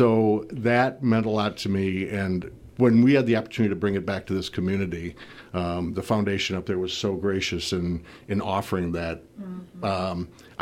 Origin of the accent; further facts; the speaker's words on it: Port Edwards, Wisconsin, United States; I grew up in Port Edwards. I could walk out our front door